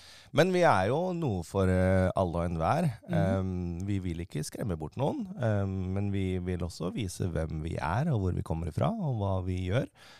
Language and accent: Norwegian; Trysil, Innlandet, Norway; also born or lived in Oslo; jeg kommer jo opprinnelig fra Trysil.